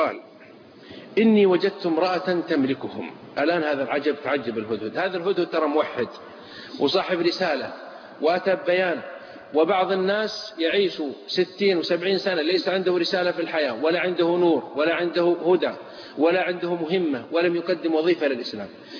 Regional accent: Saudi Arabia; بعض الأخوة عندنا في السعودية

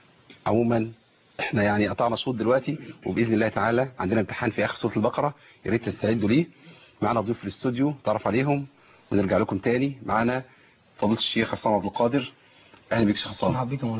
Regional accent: Egypt; وده فخر وشرف لينا كمصريين

